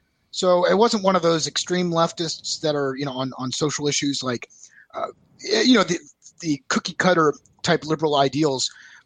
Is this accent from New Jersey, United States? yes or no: no; San Antonio, Texas, United States; also born or lived in California / Kansas City / North Carolina; I was born and raised originally in San Antonio, Texas, and moved all over the world. You know, I've been in California, Kansas City for a majority of my life, North Carolina.